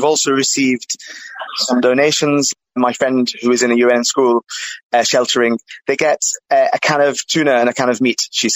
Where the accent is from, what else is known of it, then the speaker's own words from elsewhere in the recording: Palestine; also born or lived in United Kingdom; I'm British and I'm Palestinian. I was Palestinian before I was British.